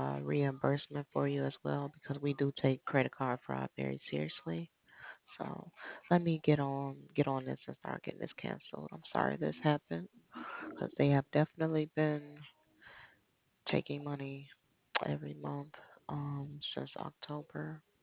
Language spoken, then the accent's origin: English; Midwest, United States; I grew up in the Midwest and I have migrated to the South.